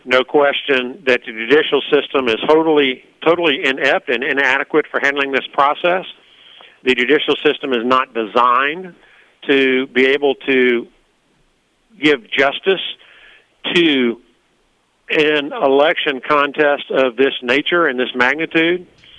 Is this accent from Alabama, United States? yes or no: yes; Huntsville, Alabama, United States; Huntsville, Alabama.